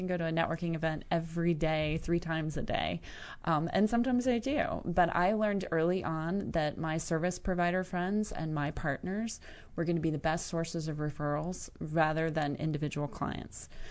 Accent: Norfolk, Virginia, United States; I grew up in Norfolk, Virginia Beach area.

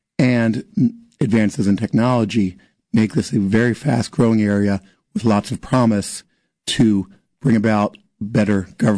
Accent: Maryland, United States; so we ended up moving down here. So I grew up in Maryland.

